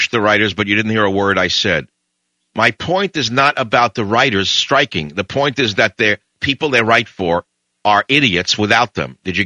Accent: New York, United States; accent: New York; My accent is clearly New York, but my thinking resonates with you guys.

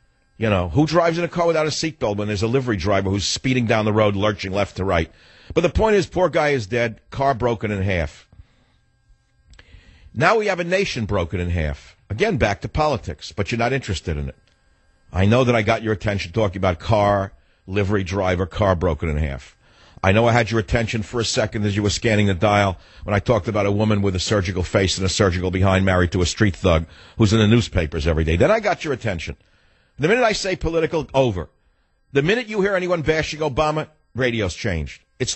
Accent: New York, United States; born or raised there

